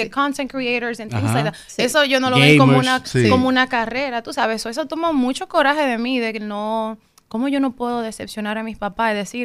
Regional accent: Dominican Republic; yo soy dominicana, tiene que ser en español, porque es que no hay de otra manera. Y le meto el inglés ahí, como debe ser.

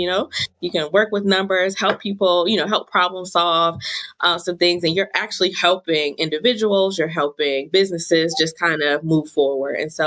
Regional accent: Youngstown, Ohio, United States; now in Columbus, United States; I'm from Youngstown, Ohio. So I started that career in Youngstown, and my husband ended up getting a job in Columbus. And so we moved to Columbus about nine years ago.

